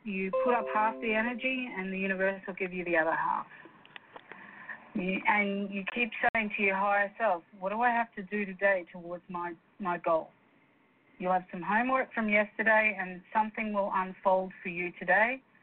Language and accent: English; Scotland, United Kingdom; And that's because I'm Scottish and too stingy to hire an accountant.